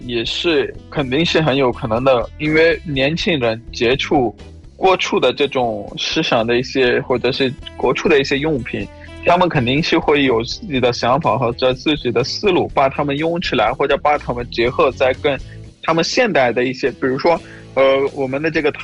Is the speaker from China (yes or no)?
no; Pakistan; Chinese is a second language; 我是来自巴基斯坦的